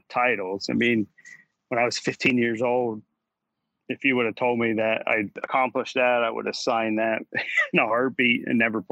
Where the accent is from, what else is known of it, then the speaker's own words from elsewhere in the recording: United States; because I'm used to having the crowd kind of behind me, even though I'm an American